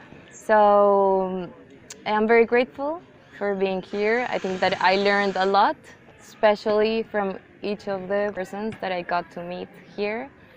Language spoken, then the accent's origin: English; Bogota, Bogotá, Colombia; also born or lived in Argentina; now in Lesbos, Greece; I am from Colombia. I was born in Bogota. But I lived in Argentina for the past 12 years.